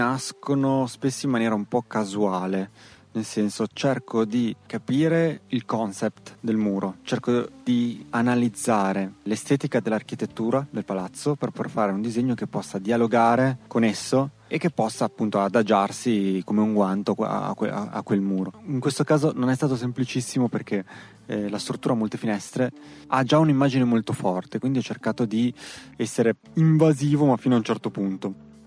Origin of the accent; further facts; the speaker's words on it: Imperia, Liguria, Italy; born there; now in Turin, Italy; Sono nato in Liguria, ad Imperia, ma ormai da anni vivo a Torino, che è un po' la mia città a livello lavorativo e creativo di appartenenza. In questi giorni sono qui a Modena